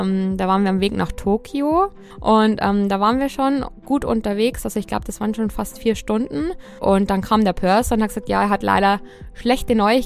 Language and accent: German; Sulzbach, Germany; Tatsächlich bin ich total in Sulzbach aufgewachsen, also wirklich Kleinstadt, aber ich war auch super viel bei meinen Großeltern als kleines Kind, die wohnen noch ländlicher, also am Stadtrand quasi. Ich war zwar jetzt auch mal 2 Jahre in München